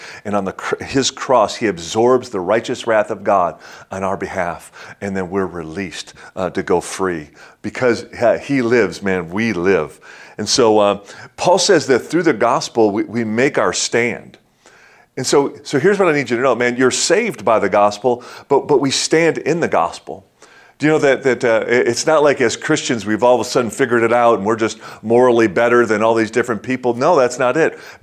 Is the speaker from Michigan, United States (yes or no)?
yes; Detroit, Michigan, United States; it was in 1987 in my hometown of Detroit